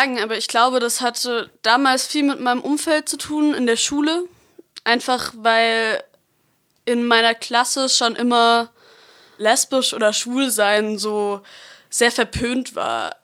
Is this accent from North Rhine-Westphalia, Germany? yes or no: no; Freiburg, Baden-Württemberg, Germany; bin 16 Jahre alt, ich lebe seit ich geboren bin in Freiburg und bin Schülerin an der Paula-Fürst-Schule.